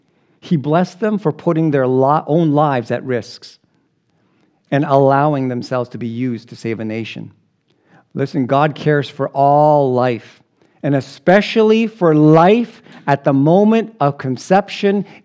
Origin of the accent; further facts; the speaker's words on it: Philippines; You're from Chile, I'm from the Philippines.